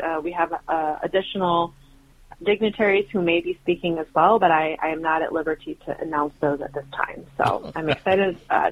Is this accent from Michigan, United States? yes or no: yes; Northville, Michigan, United States; So I grew up in Northville, Michigan, so in the western edge of the Rouge watershed. I grew up at a time when Northville was not developed. I grew up downtown